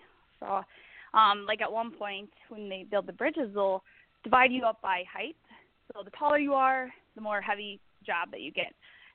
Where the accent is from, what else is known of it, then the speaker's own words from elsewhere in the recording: Rice Lake, Wisconsin, United States; Well, as you said, I'm from Rice Lake, Wisconsin. I've pretty much lived here my whole life.